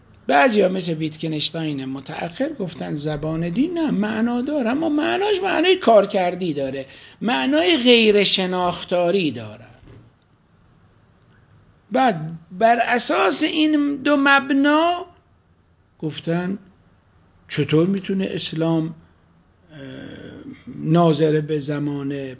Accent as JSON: {"language": "Persian", "town": "Dezful", "region": "Khuzestan", "country": "Iran", "said": "ما رئیس قطار گفت کجایی هستی؟ گفتم دسپولی."}